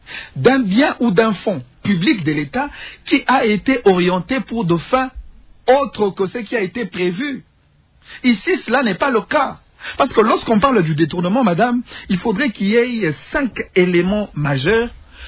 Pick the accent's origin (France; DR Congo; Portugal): DR Congo; Je suis un Congolais, l'argent qui a été détourné, si oui, c'est l'argent du peuple congolais.